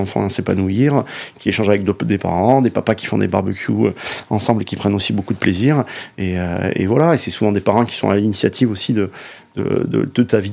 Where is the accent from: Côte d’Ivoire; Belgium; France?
France; Narbonne, Occitanie; also born or lived in Toulouse; Enfin, moi, je suis né Toulousain. Donc, voilà, mais j'ai grandi à Narbonne, je suis méditerranéen.